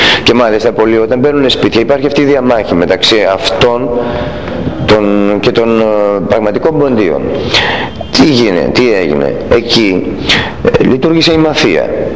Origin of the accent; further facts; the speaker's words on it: Amphipolis, Central Macedonia, Greece; also born or lived in Thessaloniki; now in Komotini, Greece; την Αμφίπολη Σερών είναι η καταγωγή μου, από τη Θεσσαλονίκη έμενα.